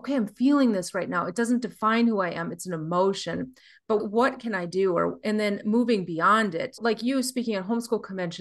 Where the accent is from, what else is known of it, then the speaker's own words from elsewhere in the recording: Minnesota, United States; now in Nashville, United States; I live in Nashville now, but I grew up in Minnesota.